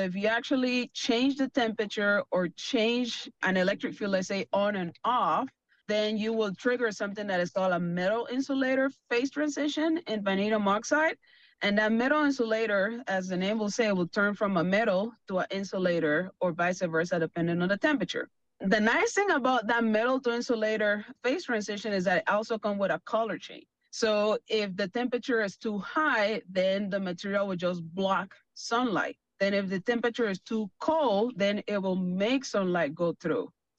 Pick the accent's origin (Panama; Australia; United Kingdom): Panama; moved away as an adult; now in United States; I'm originally from Panama. I came to the U.S. back in 2007 as part of a Fulbright scholarship